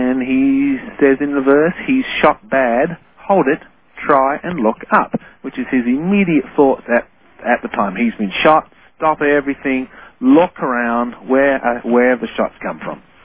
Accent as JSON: {"language": "English", "town": "Adelaide", "region": "South Australia", "country": "Australia", "tie": "born or raised there", "said": "Adelaide's my hometown in Australia"}